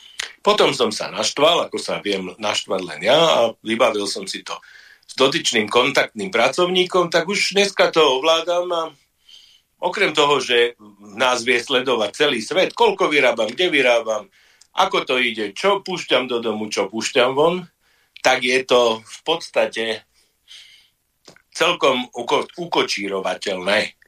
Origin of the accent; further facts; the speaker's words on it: Bratislava, Bratislava Region, Slovakia; ja mám tú smolu, že som sa tu narodil a veľmi toho ľutujem, lebo kam prídem, tam ma chcú okradnúť na Slovensku, lebo som z Bratislavy